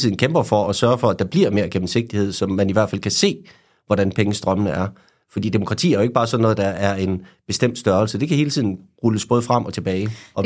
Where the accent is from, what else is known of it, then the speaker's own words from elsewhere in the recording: Jutland, Denmark; Jeg er jo jyde.